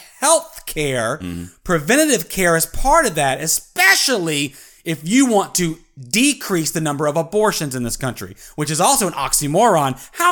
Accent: United States; Why do I, as an American and as a very religious person, side with the women in this situation

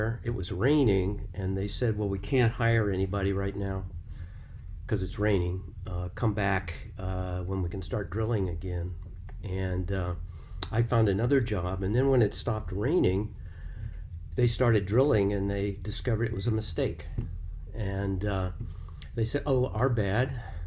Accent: Columbus, Ohio, United States; I grew up in Columbus, Ohio, in a nice neighborhood

